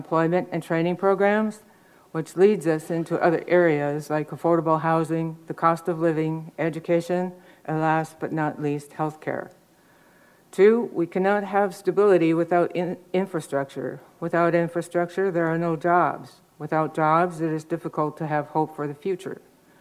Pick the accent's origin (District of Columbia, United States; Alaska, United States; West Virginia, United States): Alaska, United States; Kake; from Cake, Alaska.